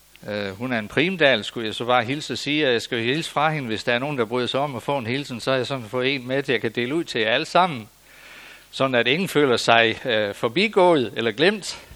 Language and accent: Danish; Skive, Central Denmark Region, Denmark; jeg er selv født og opvokset i Skive.